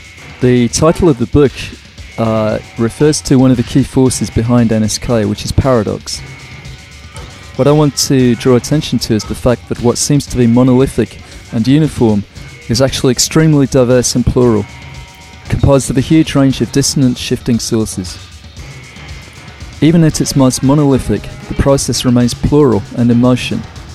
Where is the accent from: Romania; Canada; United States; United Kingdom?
United Kingdom; London; I'm a theorist from London